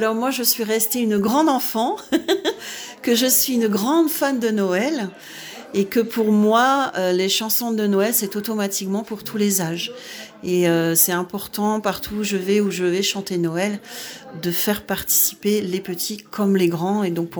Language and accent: French; Saint-Brevin-les-Pins, Pays de la Loire, France; Je suis de Saint-Brévin-les-Pins, mais d'origine bretonne, parce que ça c'est important pour moi de le dire.